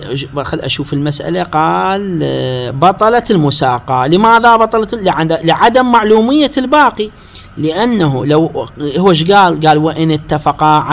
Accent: Iraq; إحنا مثلا عندنا بالعراق، هنفترض إحنا كل إحنا نعيش بالبصرة

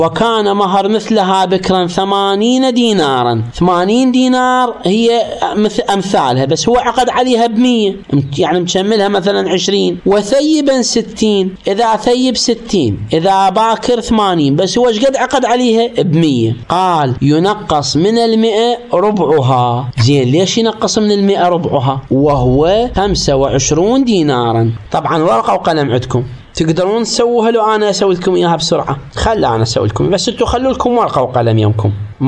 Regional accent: Iraq; هاي العبارة عندنا بالعراق يستعملوها

